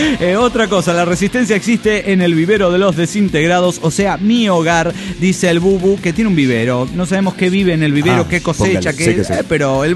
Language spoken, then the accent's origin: Spanish; Guerrero, Mexico; a regresar a mi tierra, guerrero.